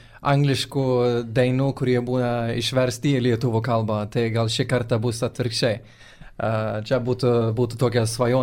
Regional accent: Sweden; Lithuanian is a second language; Nes pats esu iš Švedijos, todėl mano akcentas

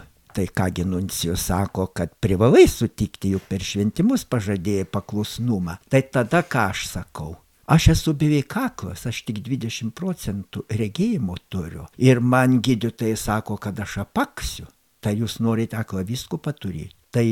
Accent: Aukštaitija, Lithuania; knygnešių daugiausia buvo aukštaičių, mano gimtojo krašto, juk ir dabar netoli Panevėžio yra knygnešių muziejus

